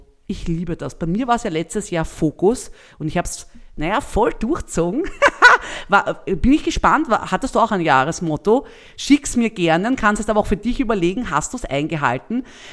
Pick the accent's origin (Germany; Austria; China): Austria; Lower Austria; Bei uns in Niederösterreich gibt es zum Beispiel über die Wirtschaftskammer sogar Fördermöglichkeiten